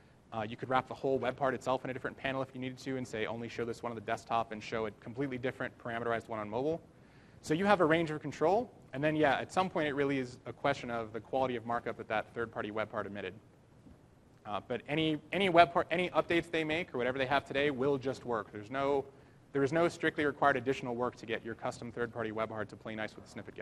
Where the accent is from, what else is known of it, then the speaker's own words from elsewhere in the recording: Canada; as a Canadian, thank you for saying Zed correctly